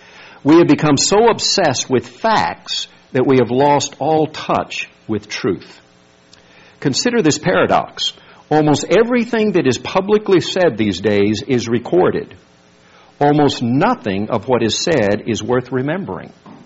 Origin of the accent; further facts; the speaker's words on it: South Korea; I can remember as a teenager growing up in Korea, when the epistles of Philippians and James became very relevant and precious to me.